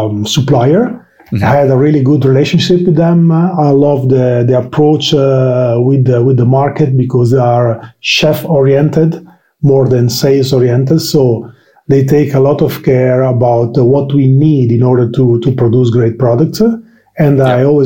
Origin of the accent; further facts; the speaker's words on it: Rubiera, Emilia-Romagna, Italy; English is a second language; I am from Rubiera, close to Modena, a small town close to Modena.